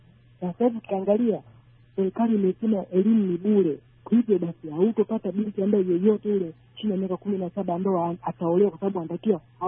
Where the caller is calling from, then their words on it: Dar es Salaam, Tanzania; natokea maeneo ya Kituo cha Usafirishaji Tanzania, Dar es Salaam huko.